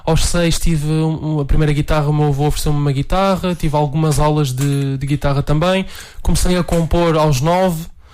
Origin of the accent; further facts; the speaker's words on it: Bragança, Portugal; now in Santa Maria da Feira, Portugal; Na verdade, eu sou natural de Bragança.